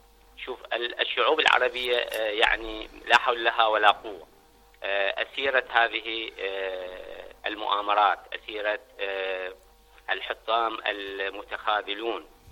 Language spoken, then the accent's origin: Arabic; Iraq; أنا عراقي الآن، أعتز بعراقيتي وهويتي وبلدي، ولا أقبل أحد أن يعتدي على بلدي.